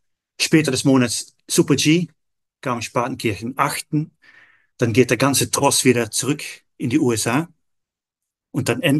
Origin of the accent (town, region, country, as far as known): Netherlands; German is a second language; now in Austria